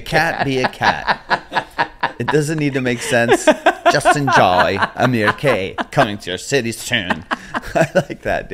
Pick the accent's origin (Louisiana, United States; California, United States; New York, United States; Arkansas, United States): California, United States; Orange; I'm from Orange County. I grew up down in OC.